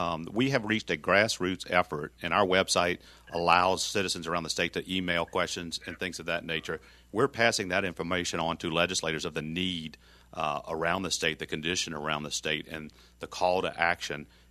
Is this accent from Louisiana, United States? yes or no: yes; Louisiana, United States; I was born in Louisiana. I've lived my life in Louisiana, and the need is great, and I voted for that bill.